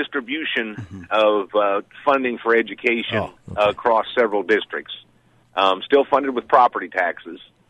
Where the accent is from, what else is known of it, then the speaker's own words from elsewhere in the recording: Ohio, United States; I mean, if you're talking about here in Illinois, I mean, I'm also from Ohio